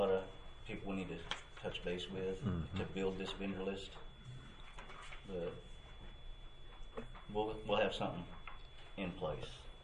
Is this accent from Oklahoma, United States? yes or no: yes; Dustin, Oklahoma, United States; I grew up in Dustin, and I know what that area is like. It's a lot different than going somewhere else. It's rougher.